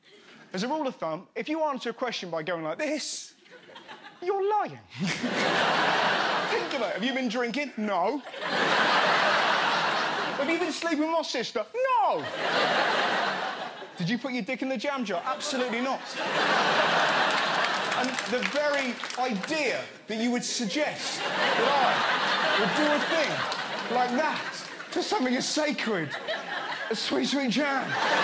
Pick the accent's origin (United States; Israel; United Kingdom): United Kingdom; England; I'm English, we're angry all the time.